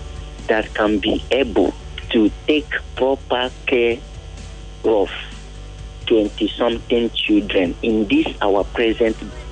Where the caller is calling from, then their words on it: Alimosho, Lagos, Nigeria; I'm calling from Ali Mosho.